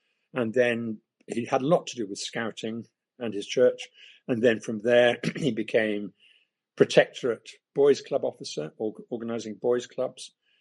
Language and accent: English; Kampala, Central Region, Uganda; Eventually had a bicycle and roamed all over Kampala.